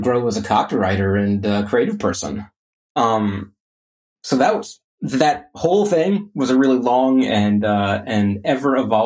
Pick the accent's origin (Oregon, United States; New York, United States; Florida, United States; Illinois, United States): Florida, United States; Orlando; growing up in Orlando, like we went to the parks a lot, and it just became something that that became a huge passion of mine.